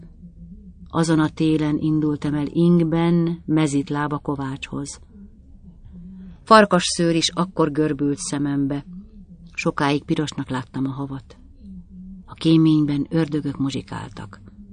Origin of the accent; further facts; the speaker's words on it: Felsőiszkáz, Veszprém County, Hungary; born there; Papír szerint 1925. július 17-én születtem, Felsőiszkázon, Veszprém megyében.